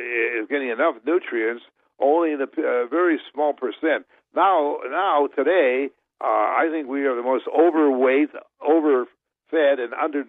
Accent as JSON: {"language": "English", "country": "Canada", "tie": "born or raised there", "said": "I grew up in Canada, pretty cold climate."}